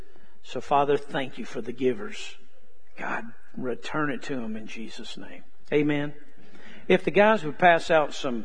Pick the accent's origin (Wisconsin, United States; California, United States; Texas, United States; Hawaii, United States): Texas, United States; accent: Texas; And he understands my Texas accent.